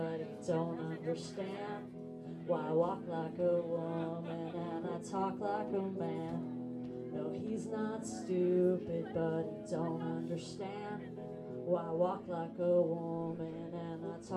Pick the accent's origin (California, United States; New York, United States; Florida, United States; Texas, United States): California, United States; Del Mar; I grew up in Del Mar, down the street from here.